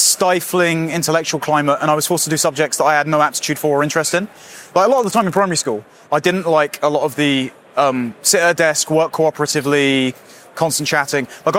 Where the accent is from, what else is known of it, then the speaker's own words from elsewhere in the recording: Bexley, London, United Kingdom; Grew up in Bexley. Currently living just down the road from the hospital where I was born in the maternity ward, which is now closed down